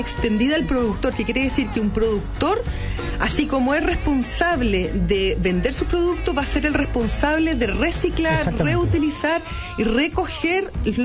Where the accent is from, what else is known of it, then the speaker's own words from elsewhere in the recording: Chile; Y nosotros como chilenos solamente somos capaces de reciclar el 8%